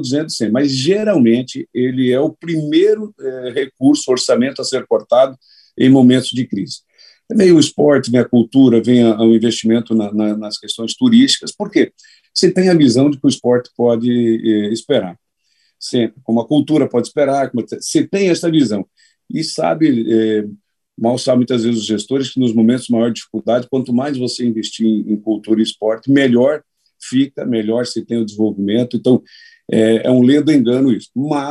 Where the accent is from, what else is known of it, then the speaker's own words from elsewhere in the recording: Paraná, Brazil; eu sou do estado do Paraná